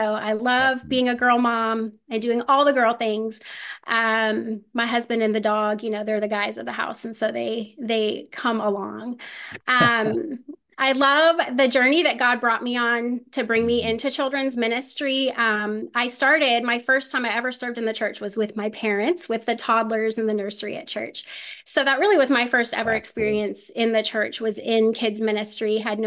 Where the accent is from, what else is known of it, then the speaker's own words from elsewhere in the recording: Indianapolis, Indiana, United States; now in Louisville, United States; I live here in Louisville. I'm originally from the Indianapolis area up near you guys.